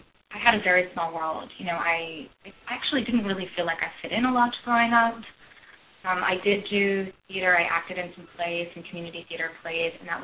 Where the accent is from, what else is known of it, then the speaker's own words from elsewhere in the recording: Ohio, United States; moved away as an adult; now in New York City, United States; No, I grew up in Ohio, and I always dreamed of going to the big city. I knew from the time I was a small child I did not want to stay in Ohio